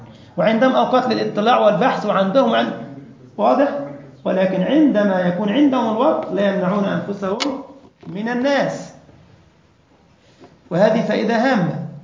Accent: Egypt; قرأت قصة لأحد الأطباء عندنا في مصر من المشاهير

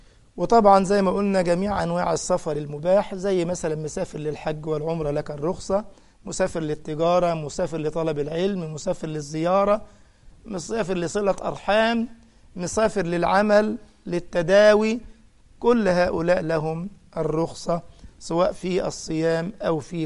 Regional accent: Egypt; moved away as an adult; now in Germany; يعني أنا الآن مقيم عندكم في ألمانيا، بروح عطلة لمصر، بلدي مصر وبيتي في مصر وأولادي في مصر

